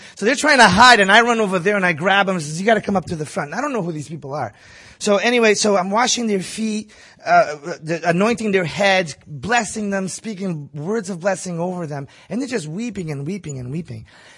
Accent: Angola; hey, man, I'm a descendant of people from Africa, man. I was raised in Angola

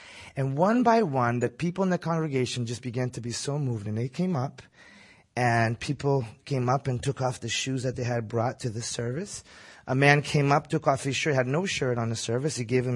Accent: Angola; hey, man, I'm a descendant of people from Africa, man. I was raised in Angola

